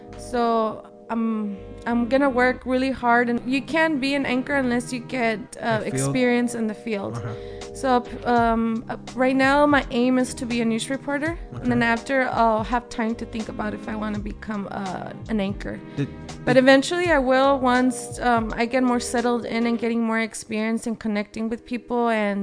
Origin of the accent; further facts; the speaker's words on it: Torrance, California, United States; Well, I was not raised in Wilmington, but I was raised in Torrance, and not the nice area of Torrance. I was always surrounded by gang violence as well.